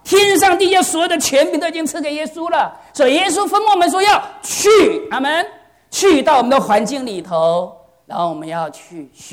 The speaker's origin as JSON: {"language": "Chinese", "country": "China", "said": "我就觉得我们中国人这个观念，我们就越亲的人越要叫他死。"}